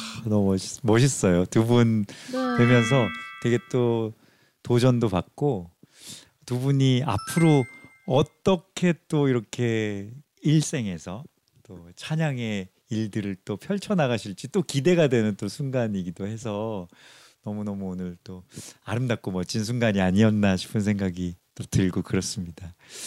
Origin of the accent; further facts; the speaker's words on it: South Korea; 나는 진짜 한국인 맞네